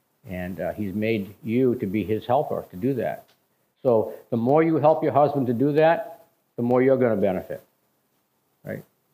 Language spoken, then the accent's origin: English; New England, United States; You know, we're from New England. We're all set. We cradle of liberty.